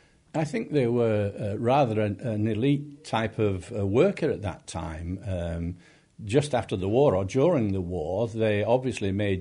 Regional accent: Leeds, Yorkshire and the Humber, United Kingdom; born there; I was born in Belle Isle in Leeds.

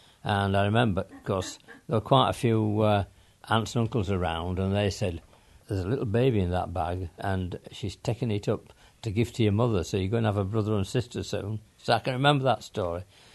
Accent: Leeds, Yorkshire and the Humber, United Kingdom; born there; I was born in Leeds Maternity Hospital

